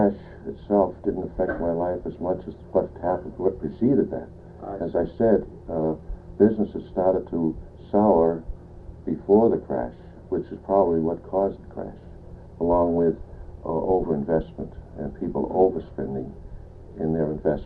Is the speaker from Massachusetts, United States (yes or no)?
yes; Boston, Massachusetts, United States; I was born in Boston, Massachusetts on October 31st, 1912. I was brought up in the city of Boston for a few years until we moved out to the suburbs in 1925